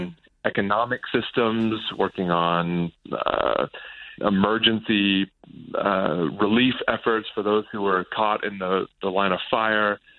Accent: United States; moved away as an adult; now in Iraq; Well, I'm American

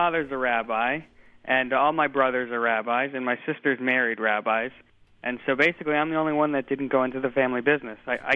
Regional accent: Bible Belt, United States; growing up in the Bible Belt in the United States, there are churches on every street corner

